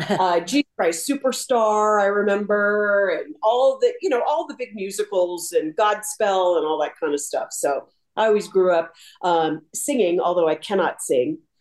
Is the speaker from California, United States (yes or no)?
yes; California, United States; So we were always going into the city, and it's just it's maybe kind of like growing up in New York a little bit, where you're exposed to a lot of things and cultures and people and ways of life.